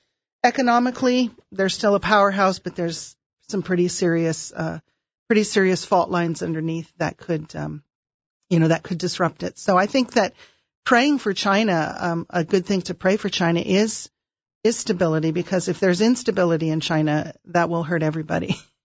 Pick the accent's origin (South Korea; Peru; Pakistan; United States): Pakistan; I grew up in Pakistan